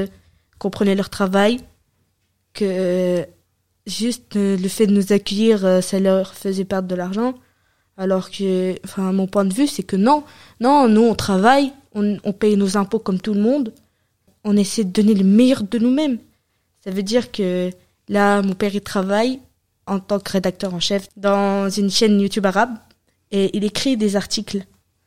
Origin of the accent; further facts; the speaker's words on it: Damascus, Damascus Governorate, Syria; now in France; Je viens de Syrie, qui se situe en Asie. Je viens de la capitale, Damas, et je viens de la banlieue de Dimashq.